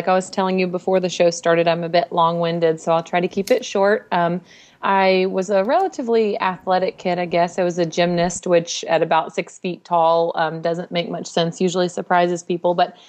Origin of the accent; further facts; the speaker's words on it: Southern United States, United States; We say Galbraith, but I mean, I'm from the South